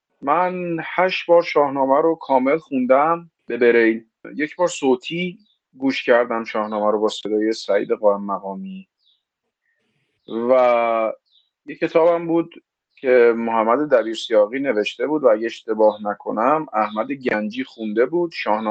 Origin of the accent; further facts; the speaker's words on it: Tehran, Tehran Province, Iran; now in Parand, Iran; متولد بزرگ شده تهرانم و الان ساکن پرندم، البته الان ساکن خوابگاهم در واقع